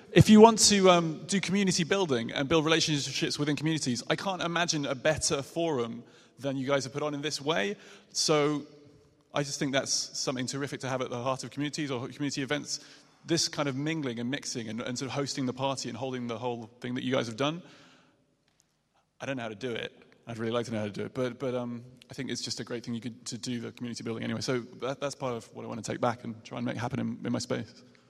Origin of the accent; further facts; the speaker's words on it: Reading, South East England, United Kingdom; I'm from Reading. I'm not sorry about that, but just generally.